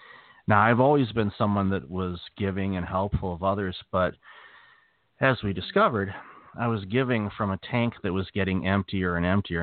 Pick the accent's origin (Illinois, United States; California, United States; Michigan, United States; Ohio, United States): Michigan, United States; Pontiac; also born or lived in Waterford; growing up in Pontiac, Michigan, and then moving to Waterford